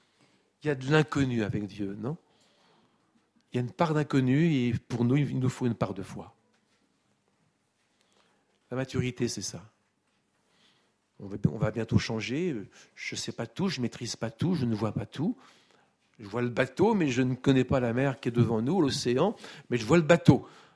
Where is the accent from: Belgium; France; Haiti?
France; Normandy; Je suis normand, je sais comment ça se prononce.